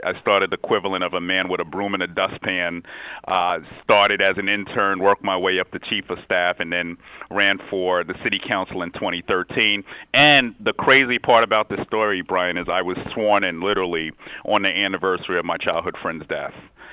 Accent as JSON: {"language": "English", "town": "Queens", "region": "New York", "country": "United States", "tie": "born or raised there", "said": "I grew up in like 20 different places in Southeast Queens because, you know, being born to teenage parents, you know, they were just trying to make it and hold on."}